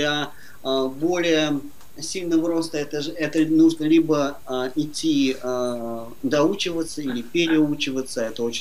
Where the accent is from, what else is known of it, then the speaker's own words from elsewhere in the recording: Moscow, Russia; now in United States; Да, я из Москвы.